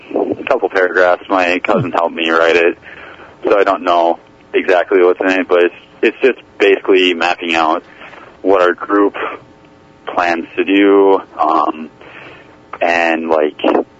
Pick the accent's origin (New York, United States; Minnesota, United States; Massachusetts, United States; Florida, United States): Minnesota, United States; Plymouth; Well, I'm from Plymouth, so I'm not from too far away